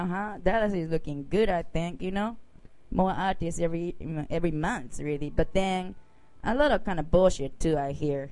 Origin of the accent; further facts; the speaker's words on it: Japan; I'm from Japan, so I'm not that good at dancing.